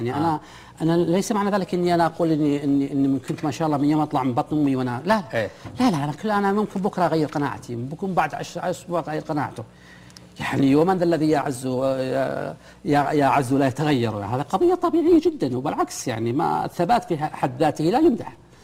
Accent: Saudi Arabia; لأنه عندنا في السعودية ظاهرة يعني تحتاج إلى دراسة العلوم الاجتماعية

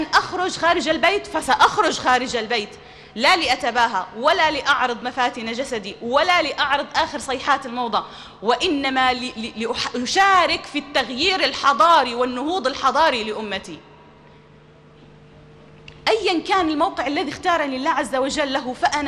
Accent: Amman, Amman Governorate, Jordan; دعي إلى محاضرة عندنا في عمان

